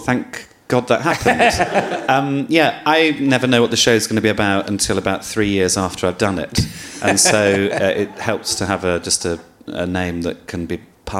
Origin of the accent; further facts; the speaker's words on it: Birmingham, West Midlands, United Kingdom; Because I'm from Birmingham, but I have no accent or any evidence that I'm from there. But I am from there, and I do love it.